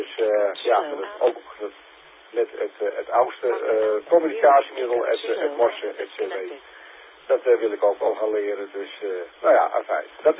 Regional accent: Enkhuizen, North Holland, Netherlands; uit Enkhuizen.

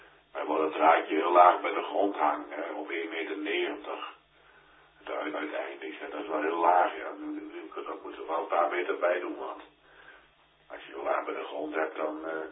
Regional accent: Zwolle, Overijssel, Netherlands; waar ik vandaan kom, Zwolle.

